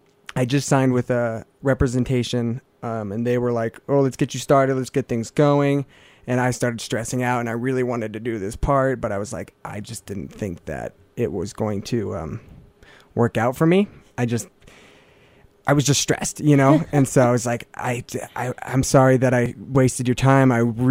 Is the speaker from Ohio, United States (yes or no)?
no; Salida, Colorado, United States; now in Los Angeles, United States; I'm currently living in Los Angeles, but I'm from Salida, Colorado.